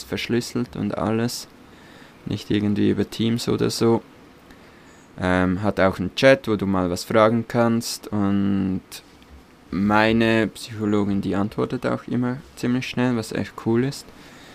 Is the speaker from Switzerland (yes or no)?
yes; Switzerland